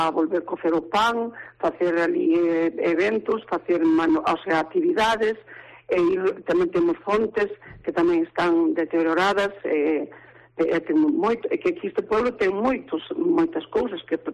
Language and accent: Galician; Arnuide, Galicia, Spain; O sea, pertenecemos al concello, pero somos de Arnuide.